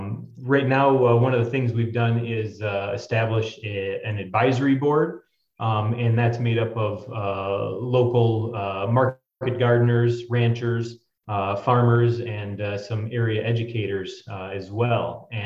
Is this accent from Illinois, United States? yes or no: no; Wisconsin, United States; moved away as an adult; Yeah, well, I'm originally from Wisconsin, but I went ahead and went to school at the University of Minnesota.